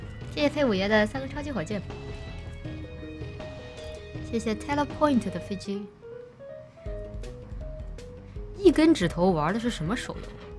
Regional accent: Chongqing, China; 因为我从小在重庆长大哈。

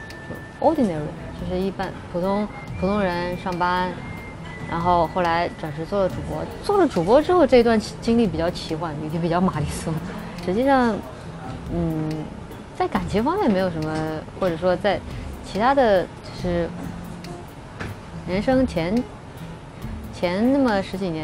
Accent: Chongqing, China; now in Shanghai, China; 因为在我家乡重庆，我们是穿泳衣的。然后我到上海来

